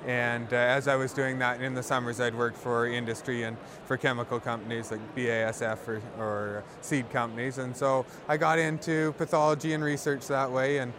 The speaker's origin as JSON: {"language": "English", "country": "Canada", "lives_now": "United States", "said": "I was originally from Canada and ended up down at University of California, Davis."}